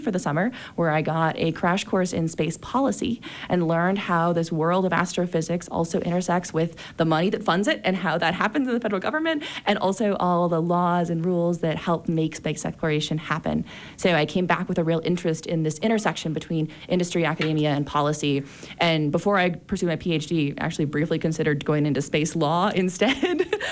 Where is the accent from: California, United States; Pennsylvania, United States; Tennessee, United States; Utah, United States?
Utah, United States; Park City; So I grew up in Park City. I have been born and raised, well, not born here, but moved when I was 3 months old. So basically born and raised here